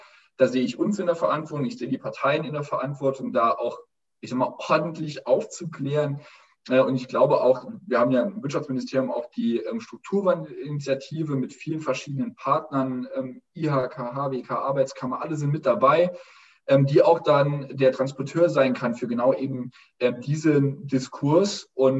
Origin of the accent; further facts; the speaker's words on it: Wadgassen, Saarland, Germany; Ich komme aus Wattgassen